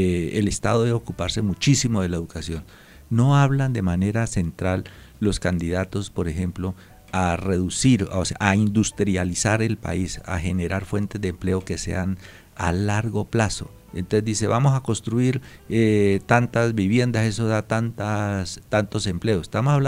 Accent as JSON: {"language": "Spanish", "country": "Colombia", "said": "¿para dónde nos vamos a ir si nosotros somos colombianos?"}